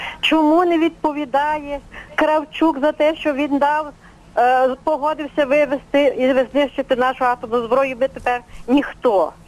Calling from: Lviv Oblast, Ukraine; Я телефоную вам з Львівщини.

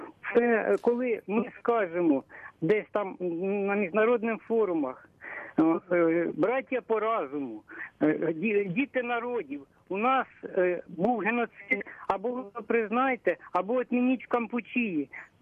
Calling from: Kirovohrad Oblast, Ukraine; з Кіровоградської області.

